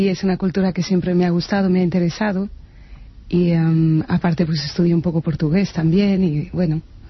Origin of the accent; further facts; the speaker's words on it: Spain; Soy española, lo que pasa es que tengo ascendentes portugueses por parte de madre.